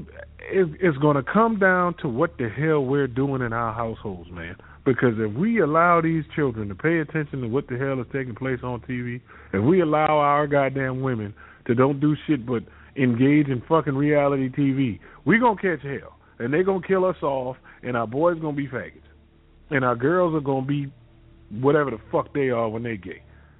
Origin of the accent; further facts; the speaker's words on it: the South, United States; I mean, dude, I'm from the South.